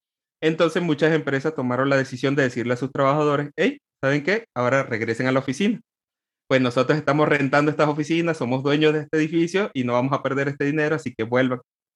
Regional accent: Veracruz, Mexico; accent: Veracruz; Con mi acento de Veracruz.

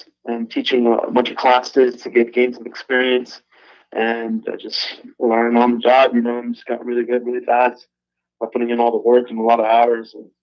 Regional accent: Austin, Texas, United States; Yeah, I grew up here in Austin, Texas.

